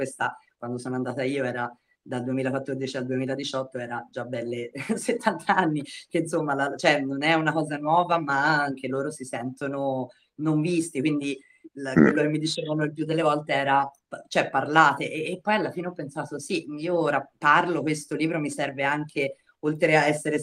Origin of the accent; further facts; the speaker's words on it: Florence, Tuscany, Italy; Io sono fiorentina, ma i miei genitori sono una pugliese e un napoletano